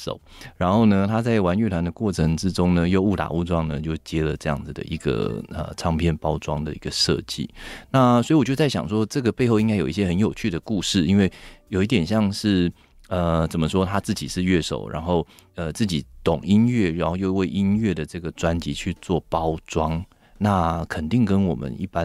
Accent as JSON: {"language": "Chinese", "country": "Taiwan", "tie": "born or raised there", "said": "因为我本人就是台湾人，所以我的创作就是台湾嘛，我就是带着台湾的元素，我在台湾长大，我喝台湾的水，呼吸台湾的空气长大"}